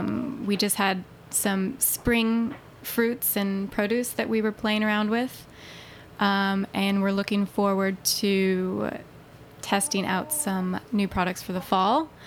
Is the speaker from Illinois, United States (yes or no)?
no; Sonoma, California, United States; Well, we grew up in Sonoma